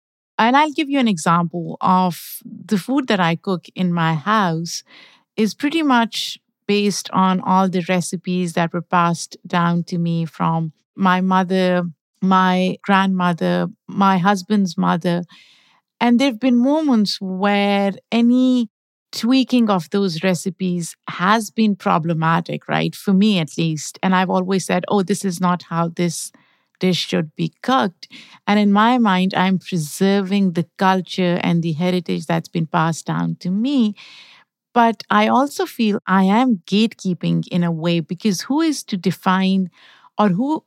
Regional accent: Pakistan; English is a second language; moved away; There are moments when I'm craving something that I grew up eating in Pakistan

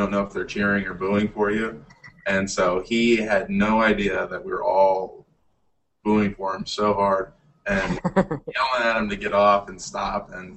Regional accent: Binghamton, New York, United States; I'm like equidistant from Buffalo and from the city. So a lot of guys make fun of me and say I'm like upstate New York

